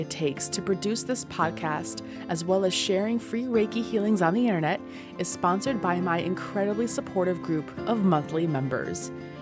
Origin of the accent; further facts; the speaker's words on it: Minnesota, United States; I grew up in the Twin Cities and now I live in central Minnesota.